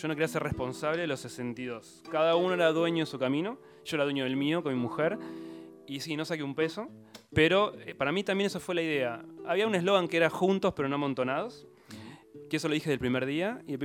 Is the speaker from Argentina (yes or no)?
yes; Argentina; Somos 62 argentinos que no nos conocíamos.